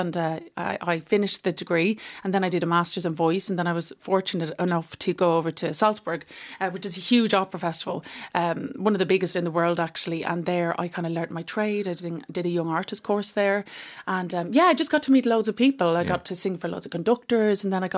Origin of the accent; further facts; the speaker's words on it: Dublin, Leinster, Ireland; Well, I'm from Dublin and I suppose I always did, acting and music.